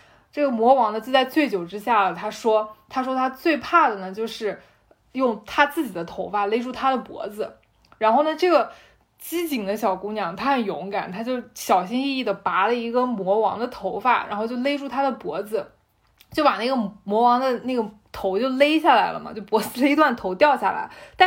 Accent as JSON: {"language": "Chinese", "town": "Mangshi", "region": "Yunnan", "country": "China", "tie": "born or raised there", "said": "聚集最多的两个地方，就一个是德宏，就我的老家芒市那边"}